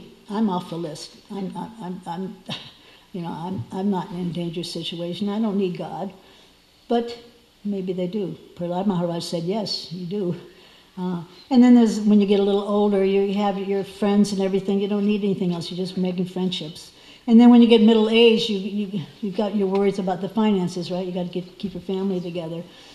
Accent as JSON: {"language": "English", "town": "Miami", "region": "Florida", "country": "United States", "tie": "born or raised there", "said": "I used to live in Miami, I was raised in Miami. And I hadn't been back there for years."}